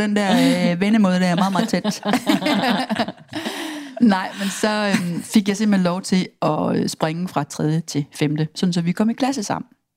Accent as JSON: {"language": "Danish", "town": "Horsens", "region": "Central Denmark Region", "country": "Denmark", "tie": "born or raised there", "also_born_or_lived": "Odense", "said": "Jeg er født i Odense faktisk, og så har jeg boet i Horsens, siden jeg var 8. Okay. Så jeg er jo sådan, Horsens vil jeg sige."}